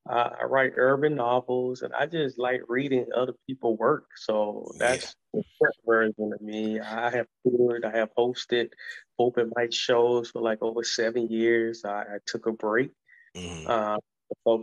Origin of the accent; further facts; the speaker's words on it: Alabama, United States; Honestly, I got what they call a Southern charm. I'm from the United States, but a country, Southern state called Alabama.